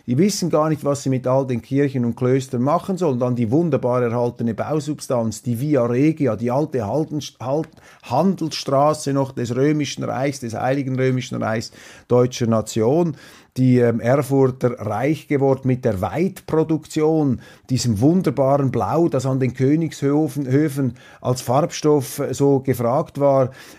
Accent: Switzerland; Hochfaszinierend jetzt für mich als Schweizer hier mal durchzureisen

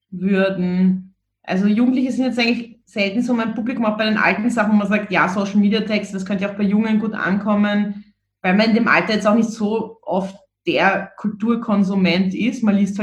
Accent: Vienna, Austria; mit dem man irgendwie so aufgewachsen ist in Wien

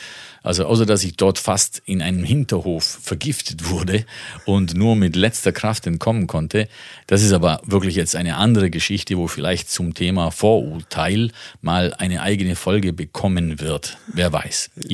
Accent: Italy; ja, ich bin Italiener.

